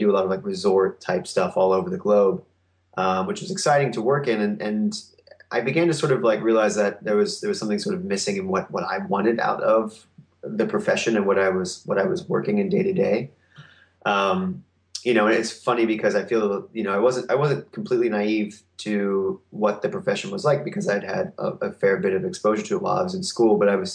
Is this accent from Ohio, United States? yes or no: yes; Cincinnati, Ohio, United States; Yeah. So, you know, I'm from Cincinnati, Ohio